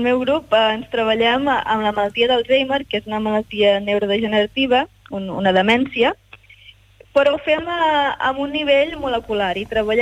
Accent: Catalonia, Spain; now in Netherlands; som gent d'Holanda, Alemanya, Itàlia, Brasil, Corea, i jo sóc l'única catalana que hi ha

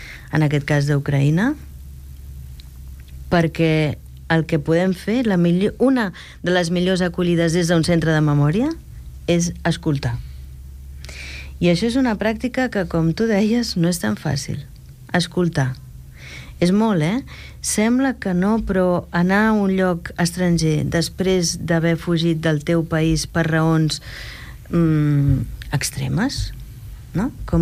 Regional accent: Canada; Jo vinc del Canadà, on tot està encara una mica més automatitzat que aquí, diria.

